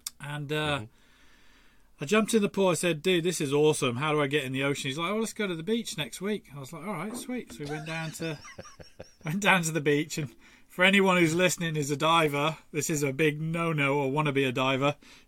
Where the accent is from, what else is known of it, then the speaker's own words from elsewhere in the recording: Torquay, South West England, United Kingdom; I grew up in England, so it's an island, we're fully surrounded by water, but I was very fortunate as a young kid. I grew up in Torquay, so we were kind of close to what they consider the English Riviera